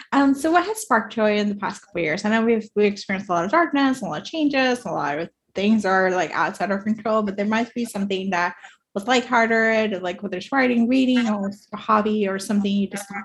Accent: Puerto Rico; I grew up in Puerto Rico, so I'm used to like warmer Christmas.

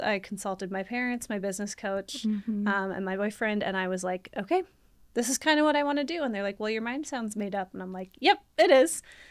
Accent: Minnesota, United States; now in Lincoln, United States; I am originally Minnesotan. I'm a transplant here in Lincoln, but I've been here for, 12, 13 years now, so Lincoln is my home.

